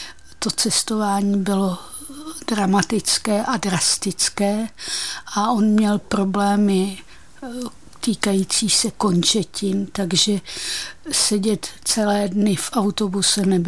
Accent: Tábor, South Bohemian Region, Czechia; now in Pardubice, Czech Republic; A já jsem sem přišla v roce 76, my jsme oba z Tábora, takže to nás svedlo

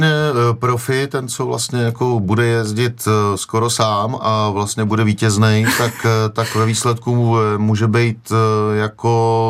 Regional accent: Liberec, Liberec Region, Czechia; Jsem z Liberce

